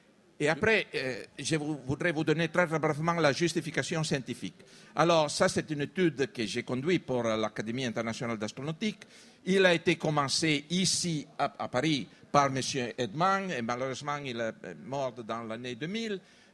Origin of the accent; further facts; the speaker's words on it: Turin, Piedmont, Italy; French is a second language; Je suis de Turin, bien sûr, veuillez m'excuser.